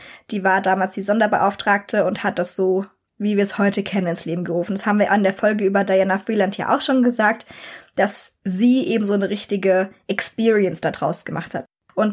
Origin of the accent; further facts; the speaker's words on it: Rhineland-Palatinate, Germany; Ich komme aus Rheinland-Pfalz, muss man dazu sagen.